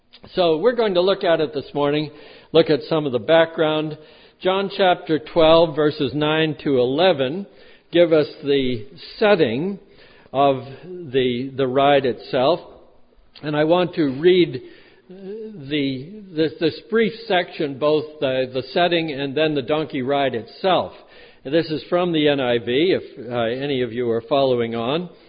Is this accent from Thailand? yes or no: no; Boston, Massachusetts, United States; When I was a kid growing up in Roman Catholic Boston, all the Catholic kids, I kind of envied them